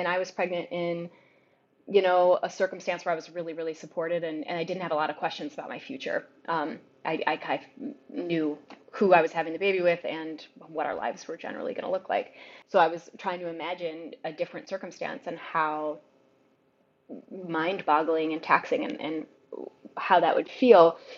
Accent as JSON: {"language": "English", "region": "Michigan", "country": "United States", "tie": "born there", "moved": "yes", "lives_now": "New York, United States", "said": "because I am a Midwesterner. I was born in Michigan like Eve and then moved here"}